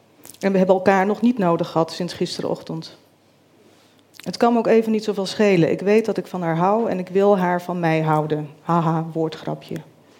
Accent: Rotterdam, South Holland, Netherlands; born there; Mijn Egyptische vader overleed toen ik bijna 5 was in Rotterdam, waar ik ben geboren.

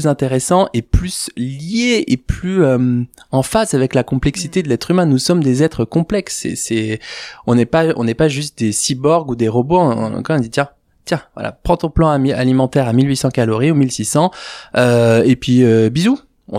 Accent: Hauts-de-France, France; Moi, je viens du Nord.

